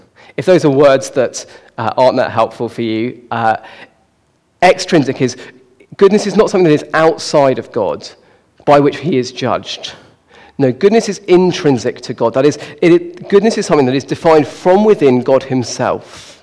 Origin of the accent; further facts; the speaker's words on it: United Kingdom; and we're British, so we never give someone 1 or 2.